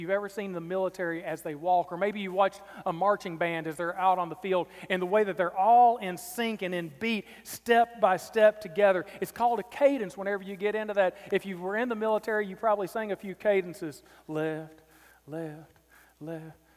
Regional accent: Springfield, Kentucky, United States; I'm from Springfield, Kentucky. It's a small town. We have more cows than people.

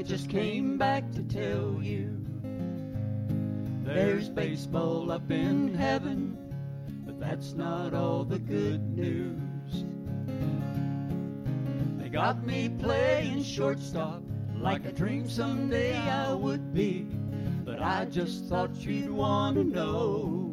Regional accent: Chapmanville, West Virginia, United States; born there; I was born in Chapmanville, West Virginia, down in Logan County. … so the roots run deep.

